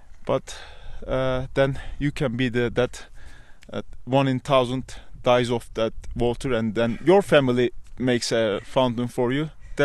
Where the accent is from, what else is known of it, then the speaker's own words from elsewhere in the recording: Turkey; I'm from Turkey.